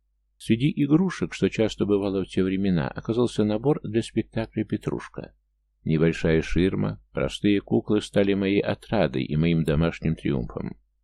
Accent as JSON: {"language": "Russian", "town": "Taganrog", "region": "Rostov Oblast", "country": "Russia", "tie": "born there", "said": "меня тоже родила мать, о занятости своих теток ничего сказать не могу, не знаю. Но родила не в Москве, а в Таганроге. Замечательный город, к тому же быть землячкой Чехова почетно."}